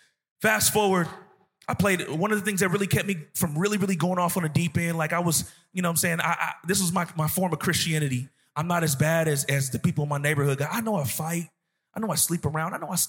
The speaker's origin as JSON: {"language": "English", "town": "Vallejo", "region": "California", "country": "United States", "tie": "born or raised there", "said": "I was from North Vallejo, from North Vallejo, California. Same neighborhood, same side of town as … … I grew up around a lot of negativity, exposed to a lot, drug dealing, cop killing, prostitution, a whole bunch of negativity."}